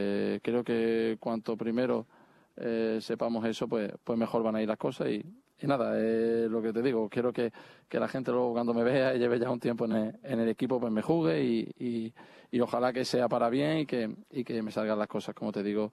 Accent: Málaga, Andalusia, Spain; now in Leganés, Spain; tengo mi familia, tengo todo lo que tengo que tener, porque para eso soy de allí, de Málaga

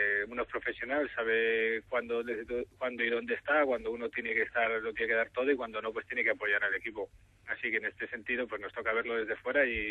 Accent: Madrid, Community of Madrid, Spain; que se va a jugar también en Madrid, de donde soy yo, en casa.

